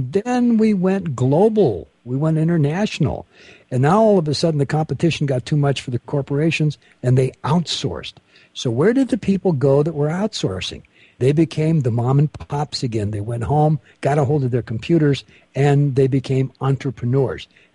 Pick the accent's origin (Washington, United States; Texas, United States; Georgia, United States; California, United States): California, United States; Bell; I was brought up and raised in Southern California. As a matter of fact